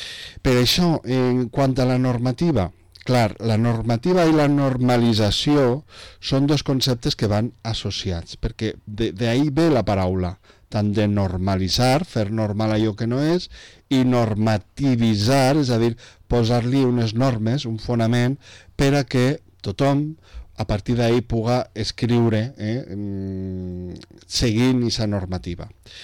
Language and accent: Catalan; Valencian Community, Spain; com a valencians